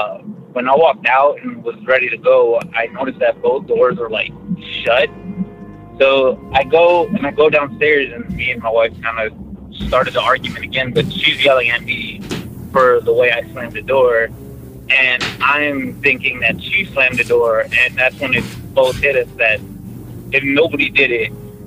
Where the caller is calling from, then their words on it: Dallas, Texas, United States; from Dallas, Texas again.